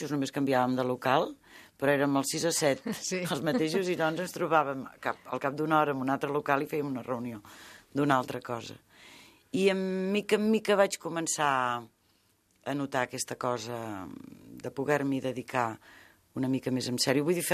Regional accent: Esparreguera, Catalonia, Spain; now in Barcelona, Spain; jo quan vaig marxar d'Esparreguera per venir a treballar a Barcelona per estudiar idiomes

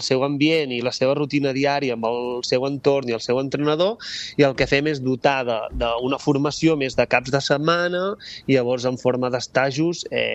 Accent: Sóller, Balearic Islands, Spain; accent: Mallorcan; Jo soc de la serra de la Serra de Tramuntana, llavors, Solla, de Solla

